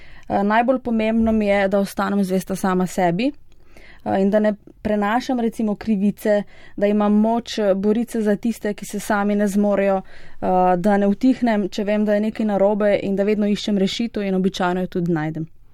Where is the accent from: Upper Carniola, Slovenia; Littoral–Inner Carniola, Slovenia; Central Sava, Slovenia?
Littoral–Inner Carniola, Slovenia; Begunje pri Cerknici; Glede na to, da sem iz Begunj pri Cerknici